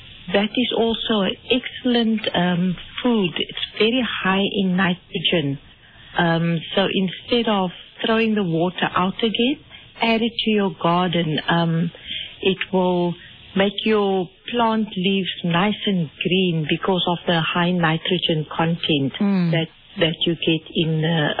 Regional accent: Cape Town, Western Cape, South Africa; Well, I'm from Cape Town.

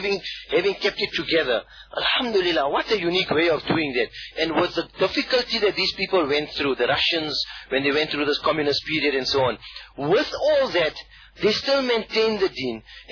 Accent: South Africa; as a South African, that is something which we look at first.

